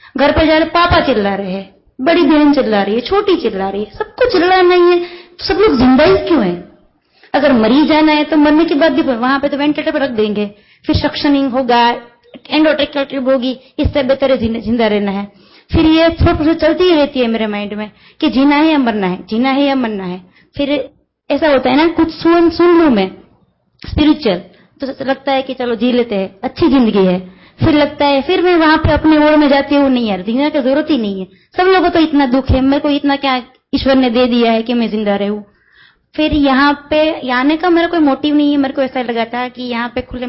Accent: Bhavnagar, Gujarat, India; मैं फ्रॉम भावनगर से हूँ, गुजरात से.

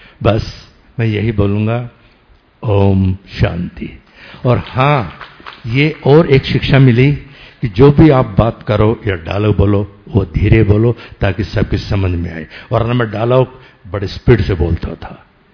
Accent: Delhi, India; और मैं दिल्ली का रहने वाला हूँ

